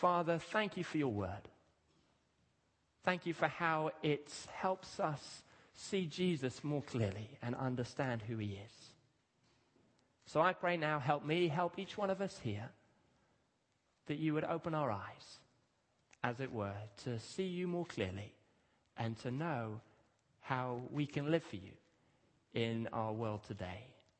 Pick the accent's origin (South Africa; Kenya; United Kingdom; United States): Kenya; I grew up in Kenya, as many here know.